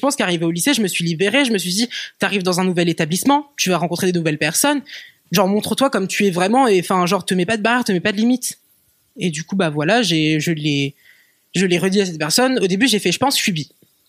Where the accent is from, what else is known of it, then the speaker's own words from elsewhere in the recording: Rennes, Brittany, France; J'ai grandi à Rennes, en Bretagne.